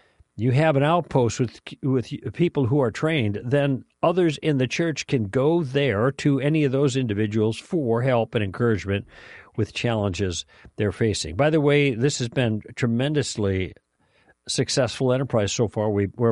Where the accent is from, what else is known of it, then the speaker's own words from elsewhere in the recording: Illinois, United States; across the river, and into Illinois, my home state.